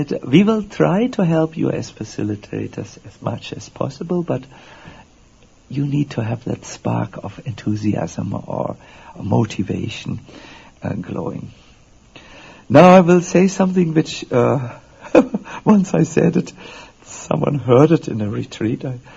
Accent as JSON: {"language": "English", "country": "Germany", "second_language": "English", "said": "I'm speaking German without an English accent. I come from Germany, and I'm born really in a family of achievers."}